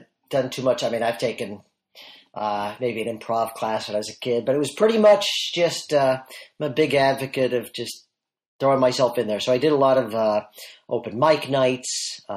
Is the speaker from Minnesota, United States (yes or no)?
no; Los Angeles, California, United States; And so I grew up in Los Angeles area, and I was in a magic club, the Long Beach Mystics, and it was my local magic club